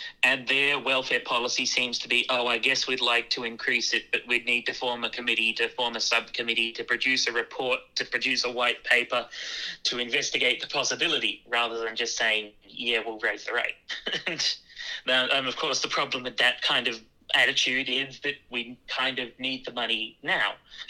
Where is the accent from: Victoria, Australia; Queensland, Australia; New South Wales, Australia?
New South Wales, Australia; Newcastle; I grew up in Newcastle